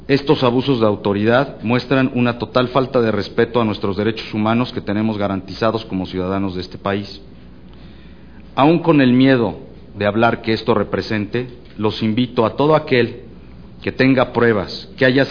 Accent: Mexico; Yo soy un mexicano como muchos que estamos trabajando todos los días pensando en nuestras familias.

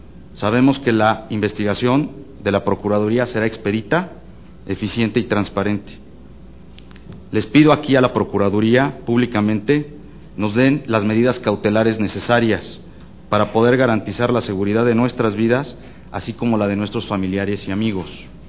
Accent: Mexico; Yo soy un mexicano como muchos que estamos trabajando todos los días pensando en nuestras familias.

